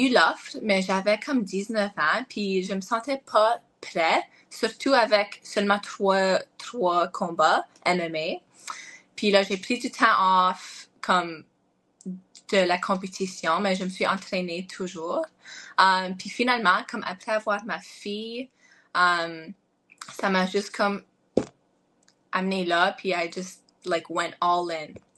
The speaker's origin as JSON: {"language": "French", "country": "France", "said": "je suis française et qu'avec mon nom"}